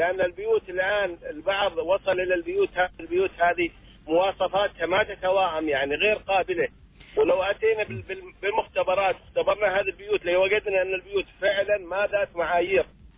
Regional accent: Oman; البيوت هذه فوق بعضها بعض أخي، ونحن أسر عمانية

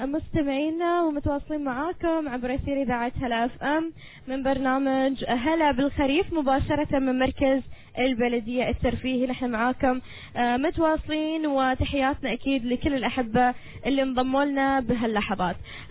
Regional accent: Muscat, Muscat Governorate, Oman; لان عندنا صيف في مسقط، حر كثير عندنا في مسقط

